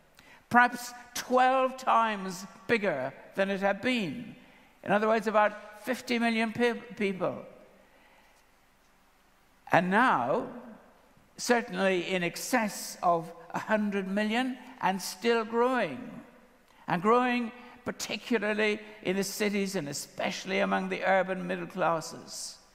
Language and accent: English; Ireland; Secondly, I'm Irish.